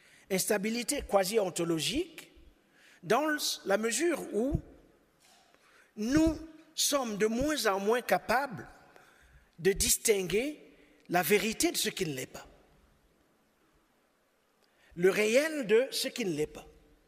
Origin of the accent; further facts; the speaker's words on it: Cameroon; born there; Moi, quand je suis né au Cameroun, juste au lendemain des indépendances, on savait où on allait.